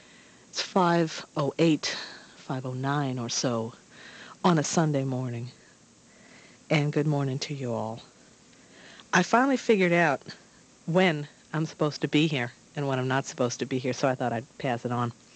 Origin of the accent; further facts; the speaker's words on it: United States; I'm an American woman, and it's not easy.